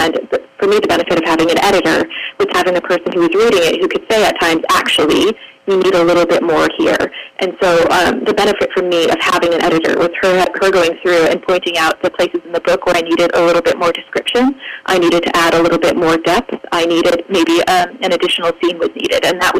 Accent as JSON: {"language": "English", "region": "New England", "country": "United States", "tie": "born or raised there", "said": "a lot of people that I grew up with in New England were just a lot, I don't know if it's something to do with the climate, with it being very cold, but there was this sort of flinty hardness."}